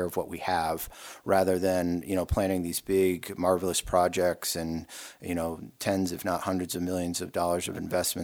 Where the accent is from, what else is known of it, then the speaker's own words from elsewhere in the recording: Massachusetts, United States; also born or lived in Maine; I grew up back east in Massachusetts and Maine, and came out west for undergraduate at University of Denver, and instantly fell in love with the West.